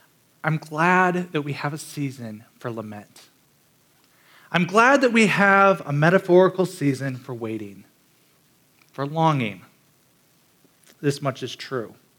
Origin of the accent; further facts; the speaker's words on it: Minnesota, United States; I'm from Minnesota, and December in Minnesota is cold.